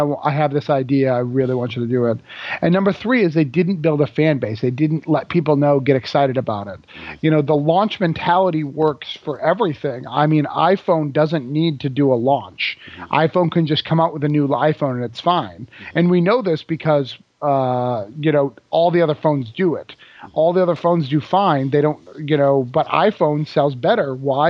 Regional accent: New Hampshire, United States; moved away; You know, I came to Florida. I moved to Florida from New Hampshire to be in film.

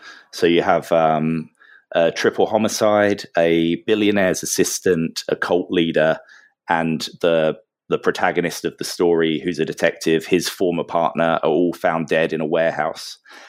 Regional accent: England, United Kingdom; now in Spain; So I'm English, but I live in Spain.

